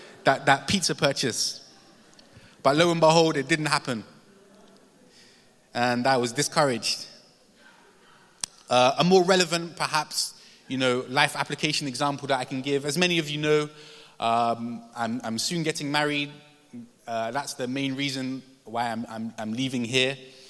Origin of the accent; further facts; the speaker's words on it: London, United Kingdom; You know, I'm not from South London, I'm from North London